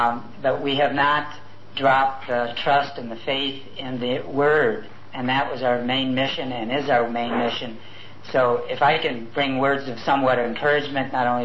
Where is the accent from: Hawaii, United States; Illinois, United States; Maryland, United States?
Hawaii, United States; It's truly an honor and privilege to be here this morning with my wife, Melissa. We're from Hawaii.